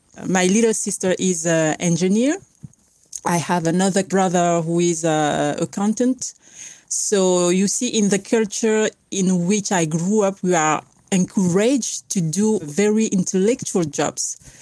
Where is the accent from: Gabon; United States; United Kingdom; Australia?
Gabon; I grew up in Gabon. Gabon, it's a little country in the center of Africa.